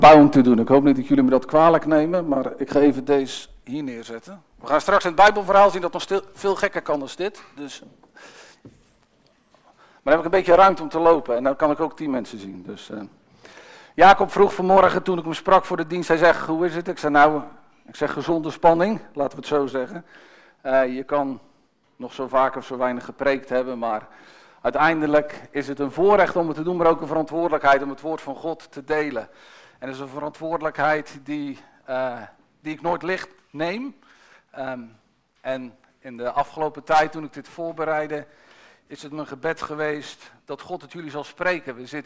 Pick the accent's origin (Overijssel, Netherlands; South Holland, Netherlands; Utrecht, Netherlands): South Holland, Netherlands; Middelharnis; Opgegroeid hier in Middelharnis, het meest van mijn leven.